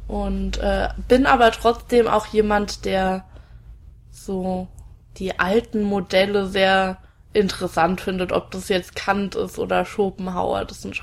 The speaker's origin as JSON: {"language": "German", "town": "Ingelheim", "region": "Rhineland-Palatinate", "country": "Germany", "also_born_or_lived": "Bingen", "said": "Wo ich herkomme, ich würde jetzt eigentlich mal sagen, ich komme aus Ingelheim. Auch wenn ich mein halbes Leben in Bingen verbracht habe, weil meine Eltern dorthin umgezogen sind, ist es dennoch so, dass meine ganze Familie in Ingelheim noch wohnt"}